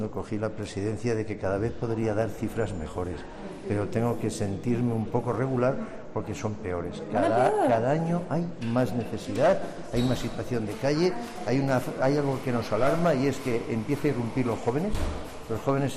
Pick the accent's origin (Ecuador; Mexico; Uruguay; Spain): Spain; Murcia, Region of Murcia; Porque somos locales, somos murcianos, para Murcia